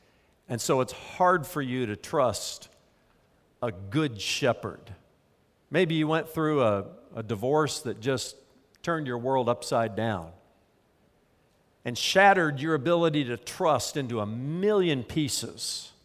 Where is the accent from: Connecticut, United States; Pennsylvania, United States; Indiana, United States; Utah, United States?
Indiana, United States; When I was growing up in Indiana, one of our friends down the street, they got a dog, a family dog, and they named him Zero.